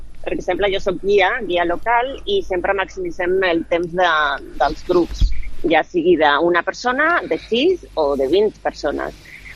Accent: Zaragoza, Aragon, Spain; also born or lived in Catalonia; Jo, per exemple, soc de Saragossa, però la meva mare és catalana i he viscut sempre a Catalunya

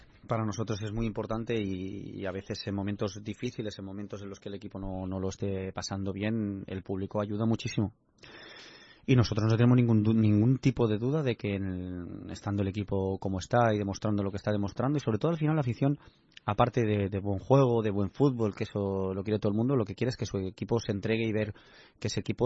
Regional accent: Balearic Islands, Spain; Y evidentemente jugar en el equipo de mi tierra, como es el Mallorca, pues quieras o no quieras, pues es una sensación diferente, ¿no?

